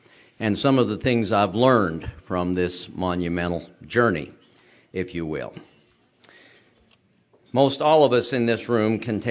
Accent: Murray, Utah, United States; what my life was like as a young boy growing up in Murray, Utah, at the site of the current Fashion Place Mall, as a plig kid in Pligville

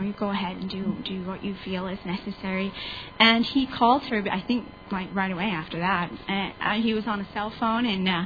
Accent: Birmingham, West Midlands, United Kingdom; born there; I was born in Birmingham, England, to a young, inactive mother of two

